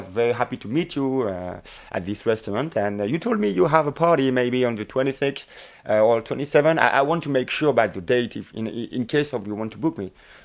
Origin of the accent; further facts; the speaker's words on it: Hauts-de-France, France; I'm from north of France. My dad is a postman and my mom doesn't work. So I was in the country, in the north of France, a little bit lost, about 700 people in the village. So there were more cows than people.